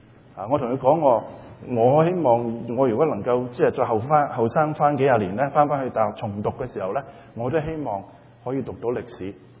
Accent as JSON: {"language": "Cantonese", "country": "China", "said": "好似我哋中国人咁传咗第一个噶嘛"}